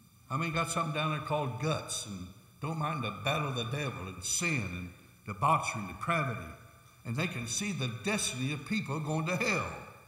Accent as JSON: {"language": "English", "region": "Oklahoma", "country": "United States", "tie": "born there", "said": "And I'm a country boy. I was born in Oklahoma, where you got a lot of space, plus a lot of storms."}